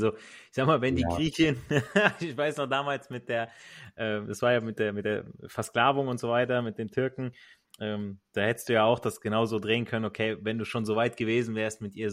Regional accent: Italy; ich kenn's von mir selber als Italiener

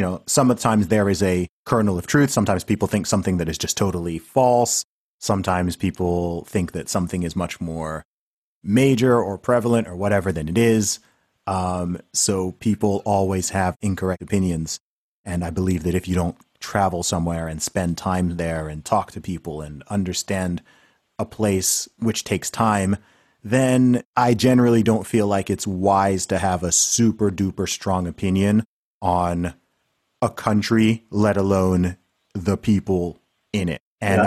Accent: Saudi Arabia; I mean, I grew up in Saudi Arabia, right?

